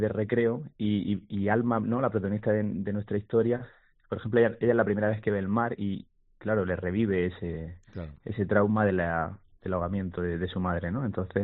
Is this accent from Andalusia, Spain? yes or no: yes; Motril, Andalusia, Spain